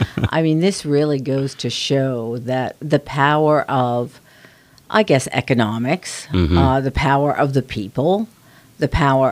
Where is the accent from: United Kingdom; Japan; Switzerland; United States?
United States; Pittsburgh, Pennsylvania; Just for the record, I grew up in Pittsburgh.